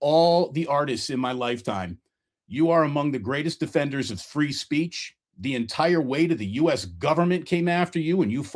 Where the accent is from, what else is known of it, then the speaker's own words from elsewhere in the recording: East Coast, United States; I grew up on the East Coast, not really having a college team to root for.